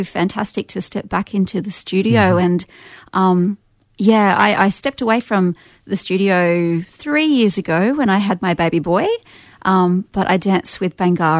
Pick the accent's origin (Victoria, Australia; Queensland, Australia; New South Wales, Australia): Queensland, Australia; Brisbane; I grew up in Brizzy, went to Western State School here and Brisbane State High and Junction Park and went to QUT. I studied dance there. I did my BA in dance here.